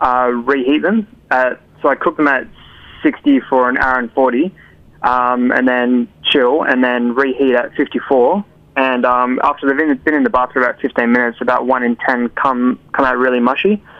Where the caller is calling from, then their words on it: Perth, Western Australia, Australia; Hi, I'm calling from Perth, Australia.